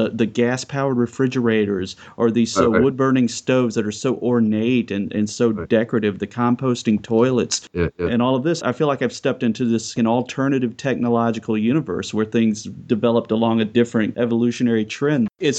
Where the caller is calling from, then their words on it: Columbus, Ohio, United States; We're calling from Columbus, Ohio, and about an hour up the road, there's an Amish population.